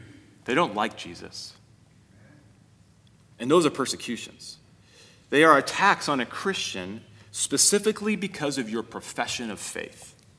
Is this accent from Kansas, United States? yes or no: yes; Kansas, United States; I remember when I was a kid, I grew up in Kansas, and there was the Great Flood of 93.